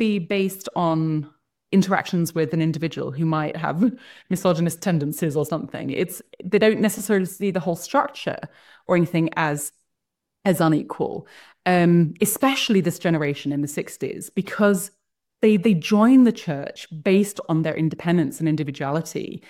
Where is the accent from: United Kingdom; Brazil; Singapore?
United Kingdom; England; now in Rexburg, United States; I grew up in England, but I live in Rexburg, Idaho now, which is every single neighbor on my block's a member.